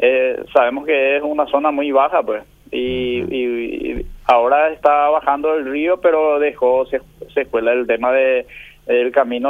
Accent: Poroto, La Libertad, Peru; Yo soy de esa comunidad, soy de Poroto, nacido, criado y malcriado en Poroto.

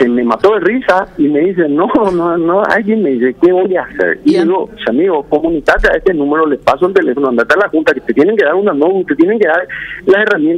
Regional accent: Paraguay; como ciudadanos paraguayos.

